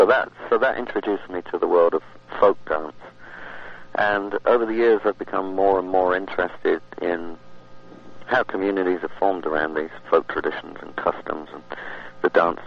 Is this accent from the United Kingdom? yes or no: yes; South East England, United Kingdom; moved away as an adult; now in United States; No, I grew up in, I'm English, I grew up in southern England, in Hampshire.